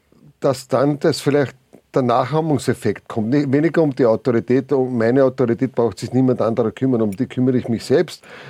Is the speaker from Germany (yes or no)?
no; Austria; wie wir Österreicher gelegentlich auch in unserem Dialekt oder anderweitig sprechen.